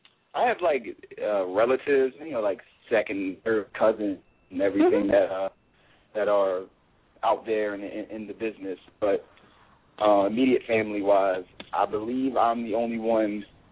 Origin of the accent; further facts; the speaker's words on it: Philadelphia, Pennsylvania, United States; I'm from West Philly.